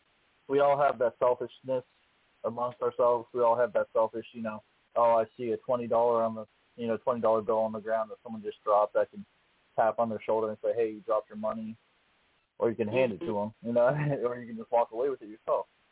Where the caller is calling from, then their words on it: Illinois, United States; I'm calling in from East Central Illinois.